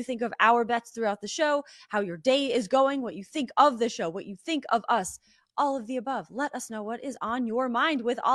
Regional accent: Connecticut, United States; I am a Red Sox fan, but I grew up in Connecticut, grew up listening to Yankee games

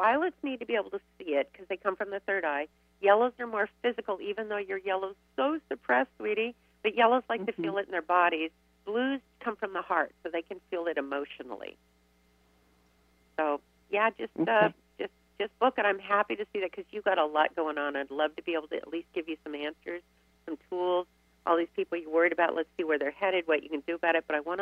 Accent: Riverside, California, United States; You know, I grew up in Riverside.

